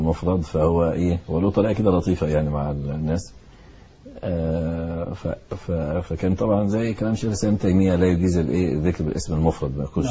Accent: Alexandria, Alexandria Governorate, Egypt; اللي هو قيم الدعوة عندنا في اسكندرية

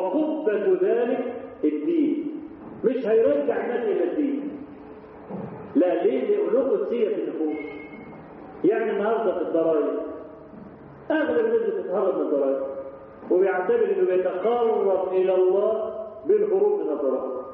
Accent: Egypt; ده احنا عادتنا كمصريين

